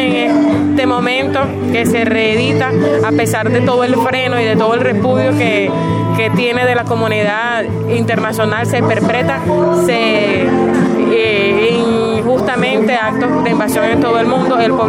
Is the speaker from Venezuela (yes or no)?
yes; Valencia, Carabobo, Venezuela; yo soy del sur de Valencia. Un grupo de organizaciones varias, alrededor de 20, postularon mi candidatura para el circuito 5 de Miguel Peña, de donde soy oriunda.